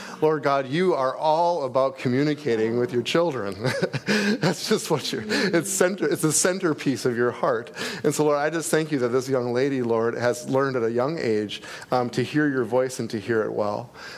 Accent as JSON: {"language": "English", "town": "Staples", "region": "Minnesota", "country": "United States", "said": "we're from Staples, Minnesota. Our address is Browerville. It's kind of just south of Staples. And I'm a small town country family doctor."}